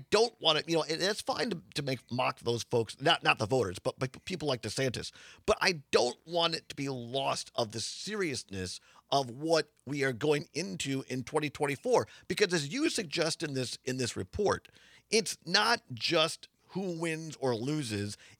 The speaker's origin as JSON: {"language": "English", "region": "Wisconsin", "country": "United States", "tie": "born or raised there", "said": "I grew up in Southwest Wisconsin."}